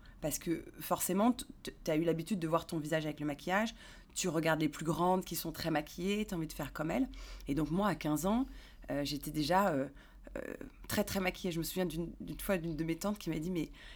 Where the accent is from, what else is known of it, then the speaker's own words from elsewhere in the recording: Paris, Île-de-France, France; quand on vient de Paris, on côtoie beaucoup de Parisiens, parce qu'on a grandi avec eux.